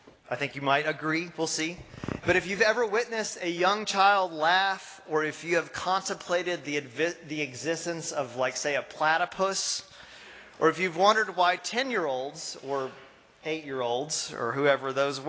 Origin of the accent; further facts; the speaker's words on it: Tryon, North Carolina, United States; I grew up here in Tryon, and I grew up here in this church.